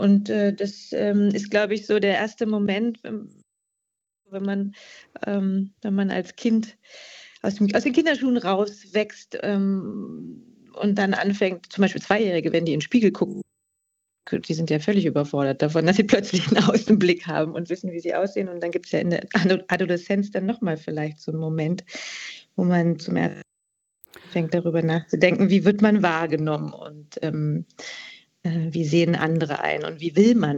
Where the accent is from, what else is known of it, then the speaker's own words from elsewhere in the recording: East Germany, Germany; weil ich komme selber aus Ostdeutschland